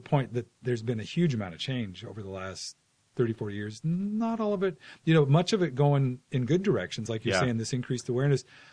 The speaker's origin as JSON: {"language": "English", "region": "Midwest", "country": "United States", "tie": "born or raised there", "also_born_or_lived": "Virginia", "said": "And I was raised in the Midwest and Virginia, kind of the East Coast and the Midwest."}